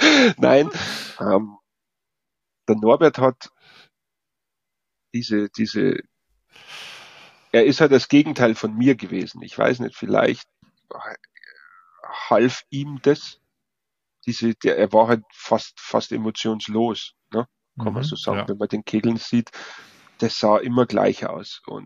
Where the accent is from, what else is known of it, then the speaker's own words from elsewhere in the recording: Bavaria, Germany; Ich als Bayer und auch im tiefen Osten drüben.